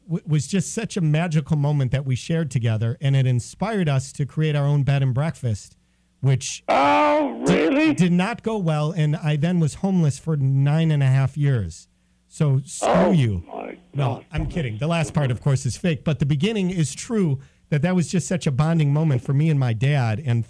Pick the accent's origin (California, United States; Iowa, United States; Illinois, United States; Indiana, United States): Illinois, United States; Chicago; when I was just 7 years old, I grew up in Chicago.